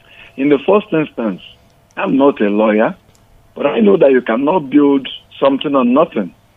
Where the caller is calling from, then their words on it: Jos, Plateau, Nigeria; I'm calling you from Jos.